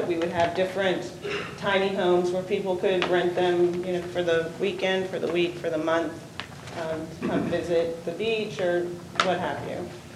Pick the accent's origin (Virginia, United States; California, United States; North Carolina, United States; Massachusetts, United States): Virginia, United States; Herndon; Even though I'm from Herndon, I spent a lot of time in Millsboro.